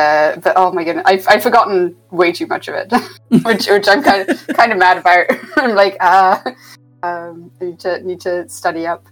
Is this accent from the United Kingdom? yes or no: yes; Cambridge, East of England, United Kingdom; born there; moved away as an adult; So I am from the UK. Okay. Specifically, I was born in Cambridge. But I haven't lived in the UK since 2011. Okay. So my accent has gotten kind of weird.